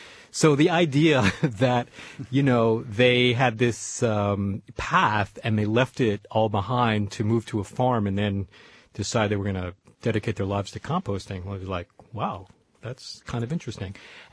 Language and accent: English; New York City, New York, United States; I'm from New York City, from a very urban place myself, been here about 3 years.